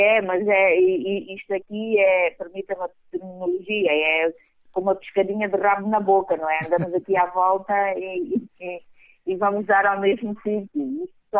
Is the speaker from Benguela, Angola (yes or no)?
yes; Benguela, Angola; also born or lived in Lobito; eu sou de Benguela, morei alguns anos no Lobito